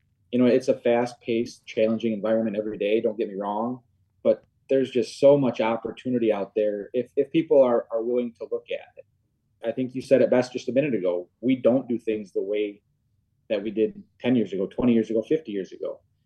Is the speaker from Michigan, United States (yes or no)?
yes; Michigan, United States; born there; I was born in Michigan. My grandparents had a dairy farm